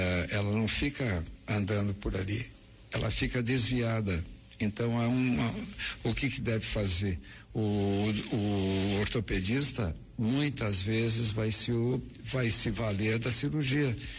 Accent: Caxias do Sul, Rio Grande do Sul, Brazil; lá de Caxias do Sul, da minha terra, aonde eu nasci.

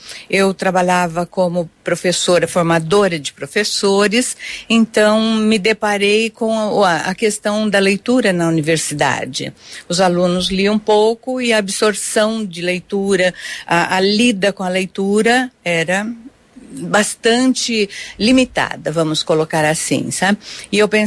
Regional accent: Rancho Alegre, Paraná, Brazil; Na cidade, mas a gente tinha sítio e chácara muito próximos. Mas em Rancho Alegre, eu vivia no campo.

